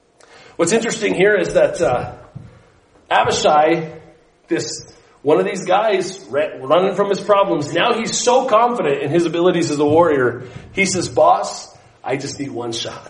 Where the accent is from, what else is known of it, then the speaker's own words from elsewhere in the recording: Cortez, Colorado, United States; You know, I went to high school in Cortez, Colorado. So I'm not from San Luis Valley, but you know, from Southern Colorado.